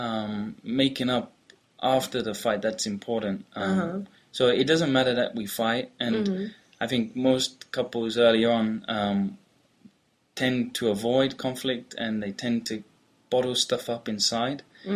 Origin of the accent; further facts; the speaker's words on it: England, United Kingdom; we often travel back to my home country, England, and my mum's living in America at the moment